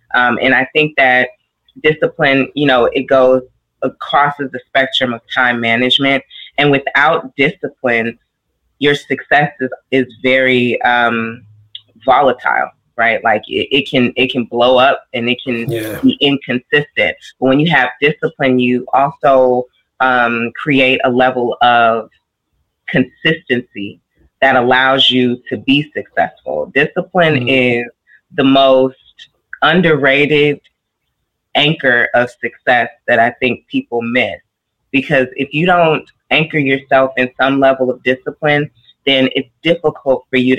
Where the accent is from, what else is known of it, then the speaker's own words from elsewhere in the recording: United States; not just for me and who I am as an American, but also me and who I am as a Nigerian